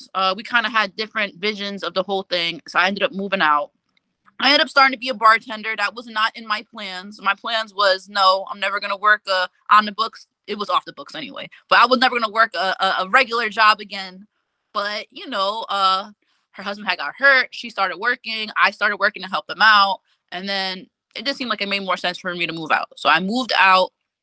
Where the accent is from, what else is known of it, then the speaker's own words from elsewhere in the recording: Elizabeth, New Jersey, United States; now in Los Angeles, United States; Mind you, on this visit back home, I didn't want nothing to do with Elizabeth, New Jersey. Everybody that I knew there, everybody was doing the same things.